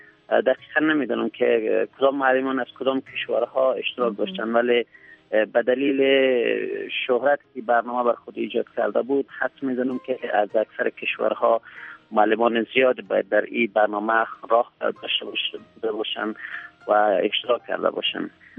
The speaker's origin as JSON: {"language": "Persian", "region": "Kabul", "country": "Afghanistan", "tie": "born or raised there", "said": "سنین تقریبا حدود 45 سال هست، از سال 48 در کابل در منطقه فاضل بیگ به دنیا آمدیم. در سنت‌های ابتدایی را در مکتب قلعه کاشف بودیم"}